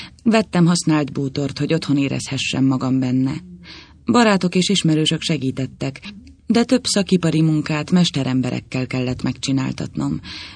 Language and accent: Hungarian; Berettyóújfalu, Hajdú-Bihar, Hungary; now in Budapest, Hungary; Mivel Berettyóújfaluról jöttem fel Budapestre, természetszerűleg nem lehetett helyismeretem.